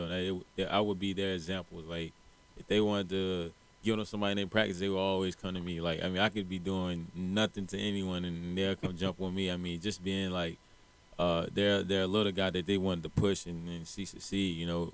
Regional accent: United States; I grew up in Carolina, so I'm going to Carolina, which means, you know, this state is mine.

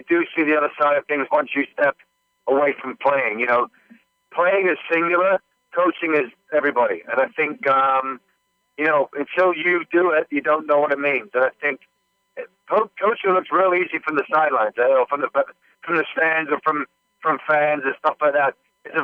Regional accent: Canada; I grew up in Canada as well.

